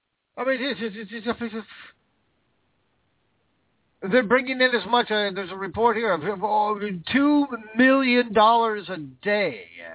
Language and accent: English; Vancouver, Washington, United States; An old friend of mine from the car industry, back in my hometown of Vancouver, Washington.